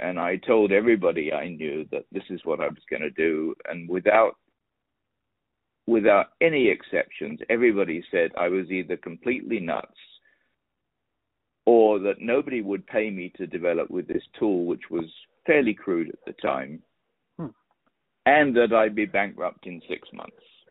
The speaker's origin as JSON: {"language": "English", "region": "England", "country": "United Kingdom", "also_born_or_lived": "United States", "moved": "as an adult", "lives_now": "Las Vegas, United States", "said": "I'm originally from England, but I left England for the first time when I was 20. And since then, I've lived in five other countries, including the U.S., where I've spent 32 years. And within the U.S., I've lived in 8 or 9 different states"}